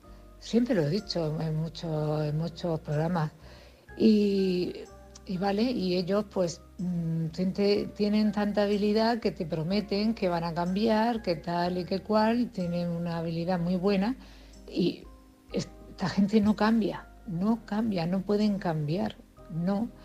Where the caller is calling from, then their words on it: Cartagena, Region of Murcia, Spain; de Cartagena.